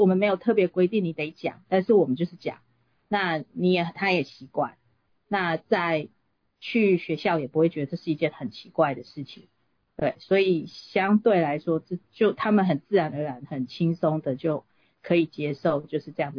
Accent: Taiwan; now in United States; 很多人都跟我们一样是在台湾长大，或到台湾到一定的年纪，甚至接受完所有的教育之后才来美国。

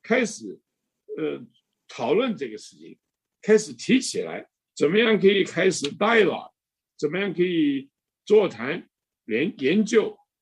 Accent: China; now in United States; 我们中国人好东西都喜欢吃，那不喜欢东西也不喜欢了

